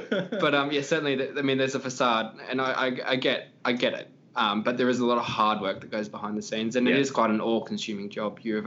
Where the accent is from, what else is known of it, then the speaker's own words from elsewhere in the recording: Sydney, New South Wales, Australia; also born or lived in Melbourne; Yeah, so I'm 24 years old. Sort of spent most of my life growing up in Sydney, had a brief stint in Melbourne, was born in Sydney, then we moved to Melbourne for a couple of years, and I've been in Sydney for the last 20 years.